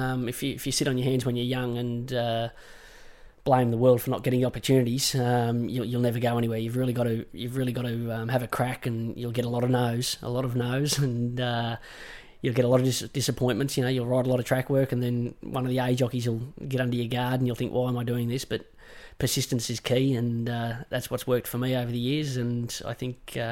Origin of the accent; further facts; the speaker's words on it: Queensland, Australia; Yeah, I'm a Queenslander. I'm a passionate Queenslander